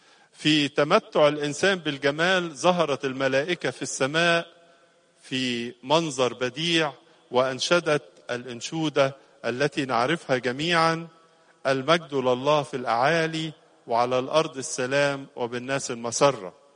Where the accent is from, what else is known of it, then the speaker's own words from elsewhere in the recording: Egypt; ومن أجل بلادنا مصر ومن أجل كل المسؤولين فيها